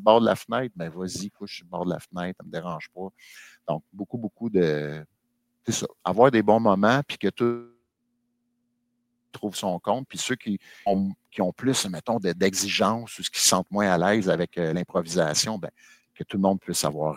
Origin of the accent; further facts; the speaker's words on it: Longueuil, Quebec, Canada; Fait que Marc Muller, j'ai grandi avec lui à Longueuil, dans le régional.